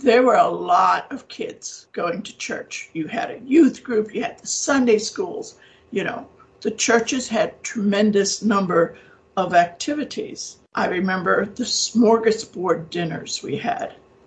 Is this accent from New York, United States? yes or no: yes; Brooklyn, New York, United States; In many respects, it was a small town, the block I lived on. I mean, there were people who knew me my whole life.